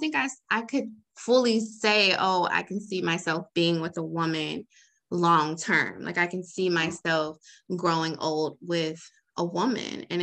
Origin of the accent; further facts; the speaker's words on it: Atlanta, Georgia, United States; I grew up in Atlanta, but when I moved to Florida